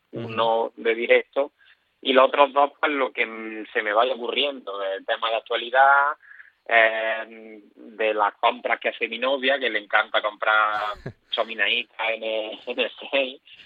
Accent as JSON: {"language": "Spanish", "town": "Jaén", "region": "Andalusia", "country": "Spain"}